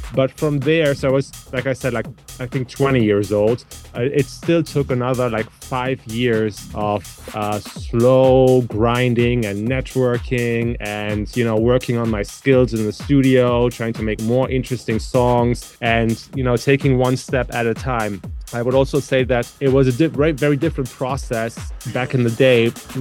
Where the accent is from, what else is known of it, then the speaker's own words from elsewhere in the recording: Germany; sending them to some local resident DJs in my hometown in Germany